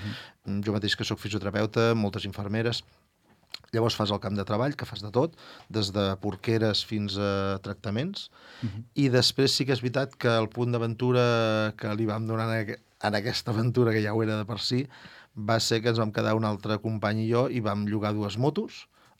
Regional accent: Palamós, Catalonia, Spain; Tenim una petita ONG a Sant Antoni de Calonge, soc de Palamós

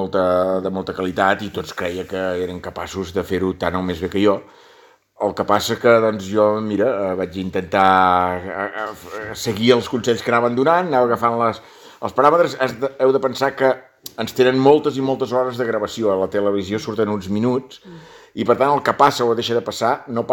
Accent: Arbúcies, Catalonia, Spain; per Arbúcies, que és el meu poble

